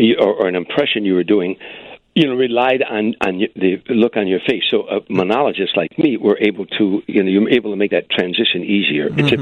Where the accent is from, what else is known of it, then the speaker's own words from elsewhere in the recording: Harvey, Illinois, United States; was from Hoboken. He was a kid from Hoboken, and I'm a kid from Harvey.